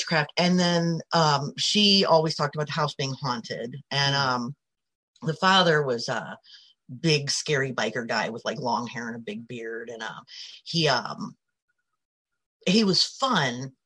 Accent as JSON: {"language": "English", "town": "St. Louis", "region": "Missouri", "country": "United States", "tie": "born or raised there", "said": "So I grew up in St. Louis, which was is not and they're nice areas, but it's a lot of poorer areas, and I come from a working class family"}